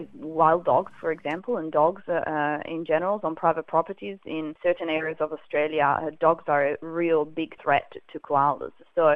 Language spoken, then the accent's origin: English; Italy; Despite the fact I'm from Italy and, you know, we have foxes there, I've never actually seen this behaviour before.